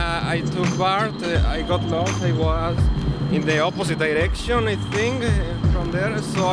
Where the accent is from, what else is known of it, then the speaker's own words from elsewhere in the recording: Mexico; now in United States; I'm from Mexico.